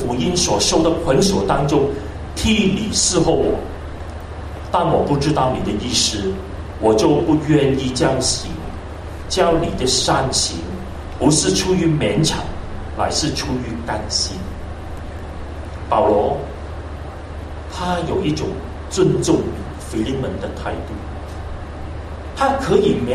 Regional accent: Hong Kong; 我们香港人说一句话，要做一个活尸，就是让人能够活睦的人，非常的不容易啊。

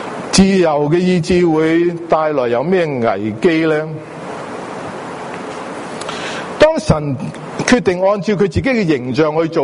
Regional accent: United States; 这幅图片可以即表明到我们美国人是一种几咁富裕嘅国家

